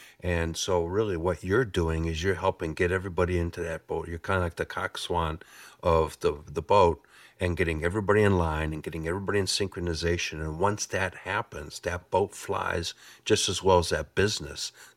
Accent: Detroit, Michigan, United States; also born or lived in France; You're in France. That's my home country. You spent time in Detroit. That's where I grew up.

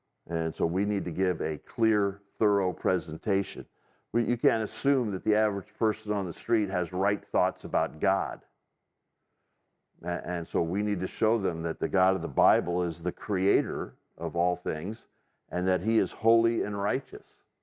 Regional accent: United States; I grew up in America, but I did not grow up going to church.

